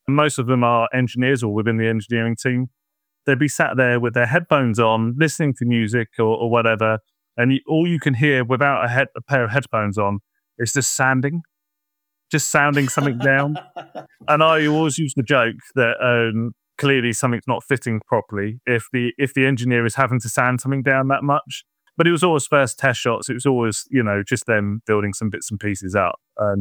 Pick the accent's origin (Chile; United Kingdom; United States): United Kingdom; also born or lived in Germany / Cyprus; I was born in 1987 in Rintel, Gütersloh.